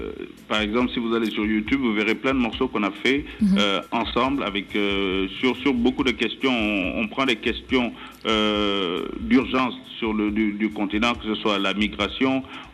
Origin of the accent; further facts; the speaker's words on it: Senegal; je suis sénégalais, je suis de passeport sénégalais, je suis de nationalité africaine avec un passeport sénégalais.